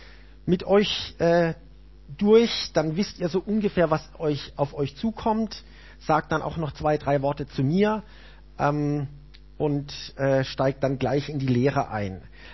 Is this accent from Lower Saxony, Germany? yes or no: no; Karlsruhe, Baden-Württemberg, Germany; Ich komme aus Karlsruhe, bin dort einer der Leiter vom Gebetszentrum.